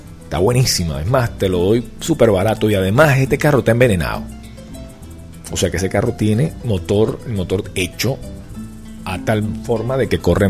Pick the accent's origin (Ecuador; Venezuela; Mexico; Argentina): Venezuela; Te voy a hablar como venezolano